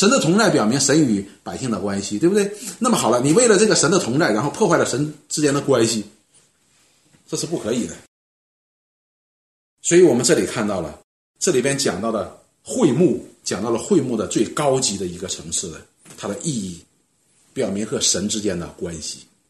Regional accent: China; 我们中国人有句话，这也不是中国人，外国人也有，条条大路通罗马。

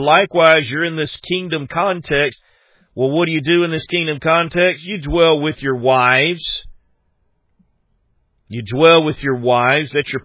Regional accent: South Carolina, United States; I'm from South Carolina. But I went to school in New Orleans, and so I learned a little bit of that Cajun culture.

